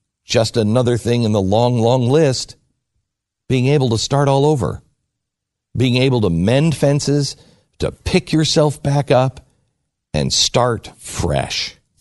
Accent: Pacific Northwest, United States; I don't know if anybody else experienced this, but I grew up in the Pacific Northwest.

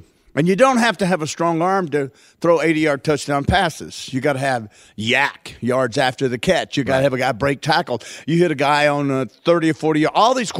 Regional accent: Louisiana, United States; And But I'm from Louisiana. I've been a Saints fan my whole life.

